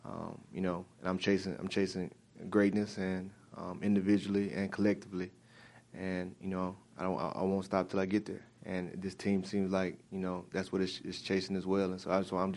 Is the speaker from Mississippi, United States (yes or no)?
yes; Mississippi, United States; I'm from Mississippi, so just a couple hours away, to be back close to my family